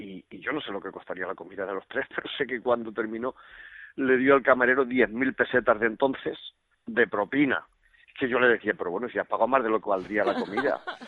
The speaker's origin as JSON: {"language": "Spanish", "town": "Seseña", "region": "Castilla-La Mancha", "country": "Spain", "tie": "born or raised there", "said": "Porque Bajín ya está en el término municipal de Seseña, que es mi pueblo."}